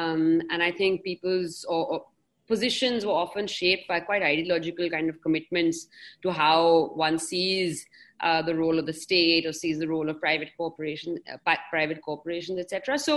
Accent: Delhi, India; I'm from Delhi and I have spent most of my professional life in Delhi.

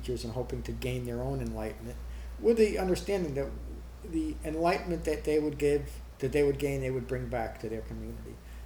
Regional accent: Berkeley Heights, New Jersey, United States; I was brought up in Berkeley Heights, a middle-class part of America, Berkeley Heights, New Jersey.

